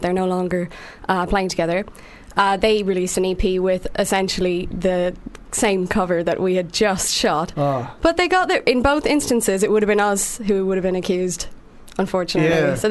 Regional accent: Ireland; But I have a weird relationship with … as an Irish person, because it's kind of one of those things that people throw at you.

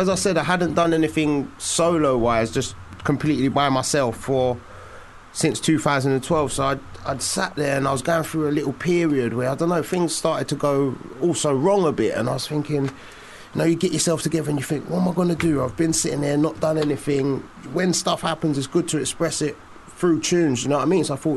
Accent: Walthamstow, London, United Kingdom; Small place, Walthamstow, East London. And that's it. Just UK hip hop and East London. That's where I'm from.

